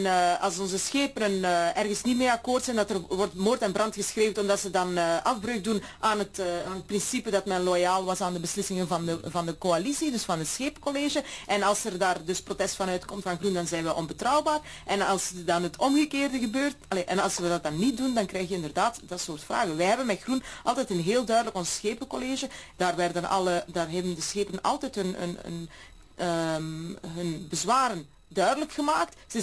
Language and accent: Dutch; Sint-Gillis-Waas, Flanders, Belgium; now in Antwerp, Belgium; Maar ik kom uit Sint-Giliswaas, ik heb daar jaren geleefd.